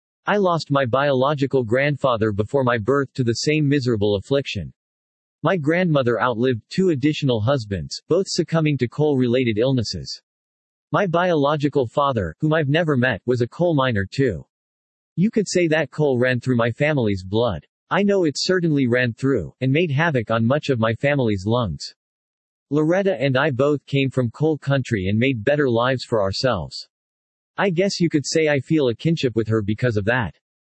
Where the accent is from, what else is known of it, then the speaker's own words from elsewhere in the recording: Pikeville, Kentucky, United States; She was born in Butcher Hollow, and I was born in Pikeville. Let me tell you, it doesn't get any more Kentucky than Butcher Hollow and Pikeville.